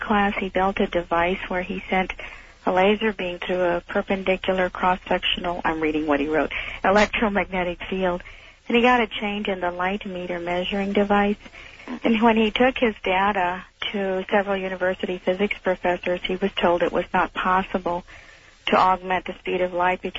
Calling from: San Antonio, Texas, United States; I'm calling from San Antonio, listening on WOAI.

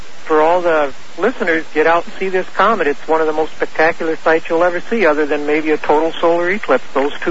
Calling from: Minneapolis, Minnesota, United States; from Minneapolis.

